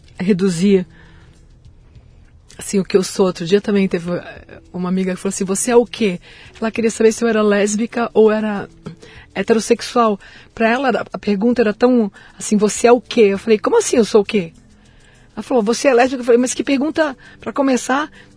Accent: Brasília, Federal District, Brazil; born there; Eu nasci em Brasília.

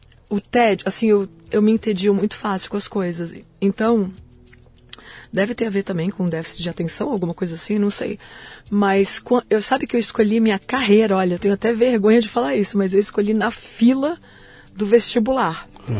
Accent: Brasília, Federal District, Brazil; born there; Eu nasci em Brasília.

